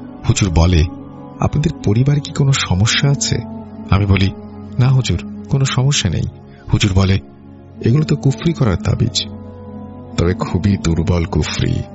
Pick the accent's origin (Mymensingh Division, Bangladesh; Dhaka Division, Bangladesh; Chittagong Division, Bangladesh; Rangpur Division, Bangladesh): Dhaka Division, Bangladesh; Narayanganj; now in Belgium; বর্তমানে বেলজিয়াম আছি। আমি বেলজিয়ামে এসেছি 5-6 মাস হল। বাংলাদেশে আমি নারায়ণগঞ্জে থাকি, ছোট থেকে বড় হয়েছে নারায়ণগঞ্জেই, তবে আমার গ্রামের বাড়ি মাগুরা।